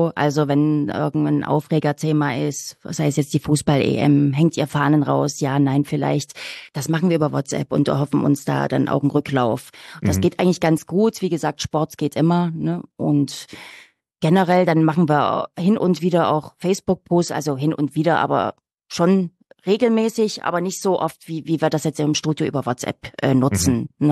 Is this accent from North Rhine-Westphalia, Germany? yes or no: no; Plauen, Saxony, Germany; Dann, ich komme selbst aus Plauen, wo unser Sendestudio auch steht.